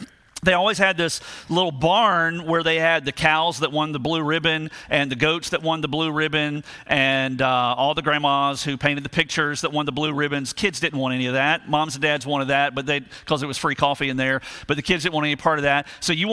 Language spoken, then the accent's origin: English; Savannah, Georgia, United States; So when I was a kid, I remember, I'm from Savannah.